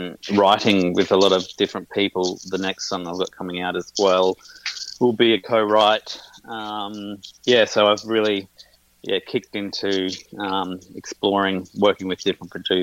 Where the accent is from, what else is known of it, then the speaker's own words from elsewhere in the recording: Brisbane, Queensland, Australia; now in Melbourne, Australia; Melbourne's home. I grew up in Brisbane